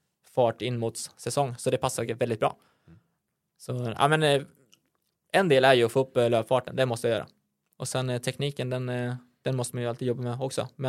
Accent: Hallsberg, Örebro County, Sweden; det är ju kul att vara hemma i Hallsberg.

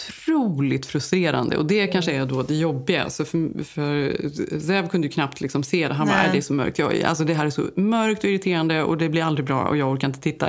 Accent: Sweden; Som svensk så växer man ju ändå upp och lita på systemet på något sätt.

